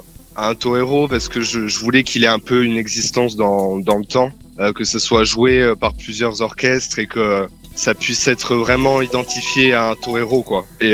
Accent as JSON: {"language": "French", "region": "Réunion", "country": "France", "tie": "born or raised there", "said": "J'ai grandi, je suis né à La Réunion, donc j'ai pas grandi dans un univers d'aficionado et avec cette culture-là"}